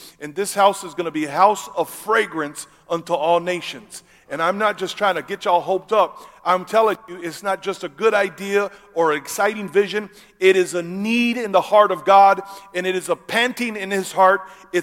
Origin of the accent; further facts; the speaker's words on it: Texas, United States; also born or lived in Kansas City; I am from Kansas City and I grew up in West Texas as a cowboy.